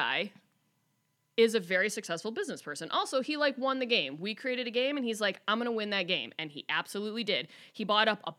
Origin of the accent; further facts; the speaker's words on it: Michigan, United States; Mackinac Island because we're from Michigan, like other places.